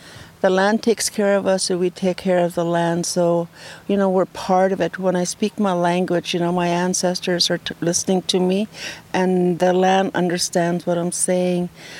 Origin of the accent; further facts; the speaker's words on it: Fort Chipewyan, Alberta, Canada; born there; moved away; I'm an Athabasca Chipewyan First Nation elder. I was born in Fort Chip, left for education, was in a mission for 12 years, you know, in the residential school.